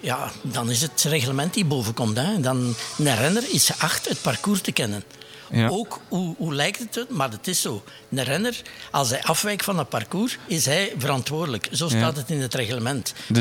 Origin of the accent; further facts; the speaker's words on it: Ninove, Flanders, Belgium; omdat we van Ninove zijn